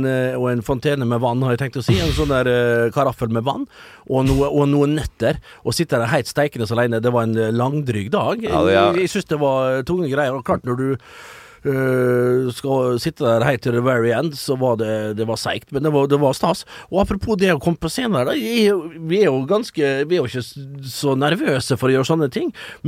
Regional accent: Møre og Romsdal, Norway; Jeg er bare glad for at folk hjemme i Møre og Romsdal, og jeg har jo slekt også i Trøndelag

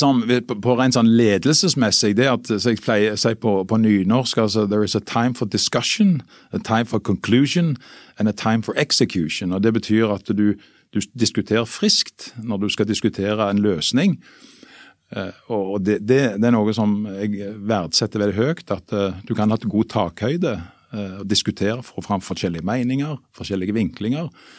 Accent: Rennesøy, Rogaland, Norway; jeg synes at jeg fikk med meg mange gode elementer ifra oppveksten på Rennesøy

